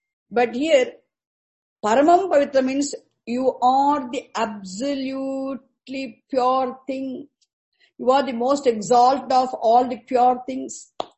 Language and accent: English; Tamil Nadu, India; I don't know Hindi much. I'm completely novice, ignorant of Hindi language because I grew up in Tamil Nadu.